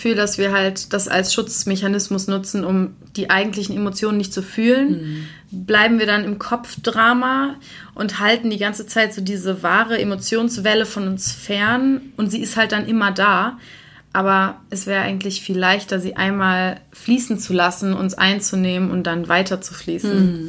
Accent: Essen, North Rhine-Westphalia, Germany; Ich bin in Essen aufgewachsen, ja, deswegen war ich ständig dort.

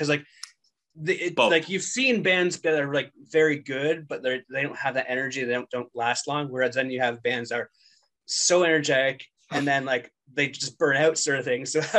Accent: Owen Sound, Ontario, Canada; born there; I was born in Owen Sound, and I can't recall anyone that talented ever coming from Owen Sound.

